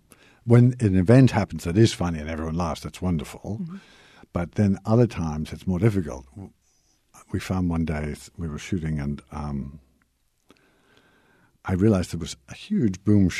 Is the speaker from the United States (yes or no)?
no; Canada; born there; And I was born in Canada